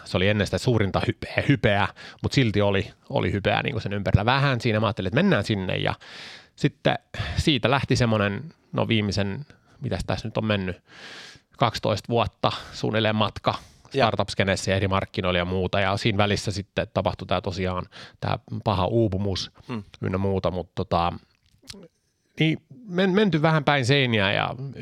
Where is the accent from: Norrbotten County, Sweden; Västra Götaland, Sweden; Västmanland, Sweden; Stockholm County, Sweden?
Stockholm County, Sweden; Stockholm; Mä oon varttunut Tukholman lähiössä kahden suomalaisten vanhemman lapsena, syntynyt ja varttunut Ruotsissa.